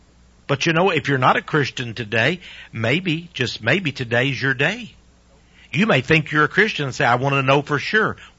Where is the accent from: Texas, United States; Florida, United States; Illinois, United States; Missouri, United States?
Texas, United States; she asked me, where are you from? I said, Texas.